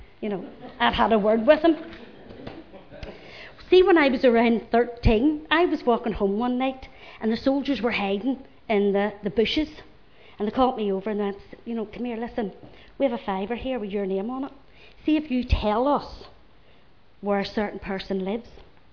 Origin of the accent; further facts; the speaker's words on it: Belfast, Northern Ireland, United Kingdom; I was born in Belfast on the Crumlin Road. We lived with my granny until we got a wee house in Little Distillery Street.